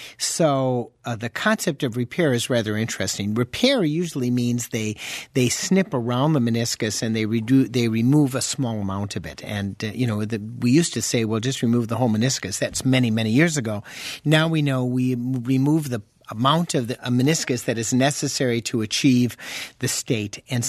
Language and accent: English; Chicago, Illinois, United States; I understand that because I'm from Chicago.